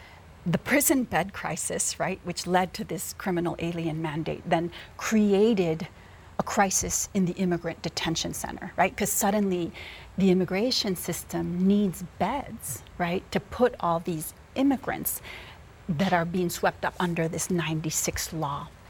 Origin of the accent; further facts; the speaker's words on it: Chicago, Illinois, United States; I grew up near the Cook County Jail in Chicago, and I grew up in a neighborhood that was devastated by mass incarceration.